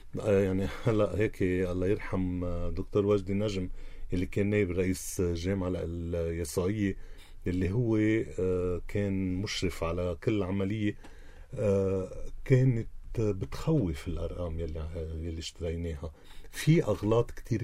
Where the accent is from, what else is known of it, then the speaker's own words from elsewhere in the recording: Lebanon; نحن عندنا بلبنان